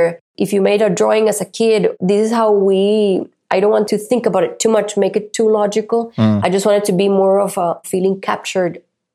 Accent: Costa Rica; every time that I say I'm from Costa Rica, that's a calling card

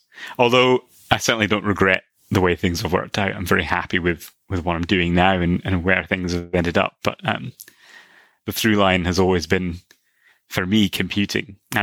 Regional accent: Milton Keynes, South East England, United Kingdom; accent: Scottish; also born or lived in London; I was actually born in London and raised in Milton Keynes, so apologies for adopting a somewhat Scottishish accent.

